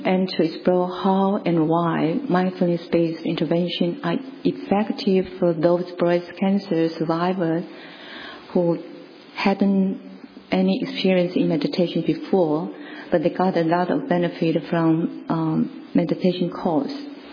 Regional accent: Taiwan; I come from Taiwan

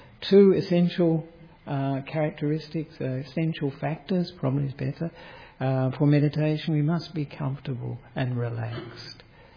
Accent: Perth, Western Australia, Australia; now in Sri Lanka; even though I am from Perth.

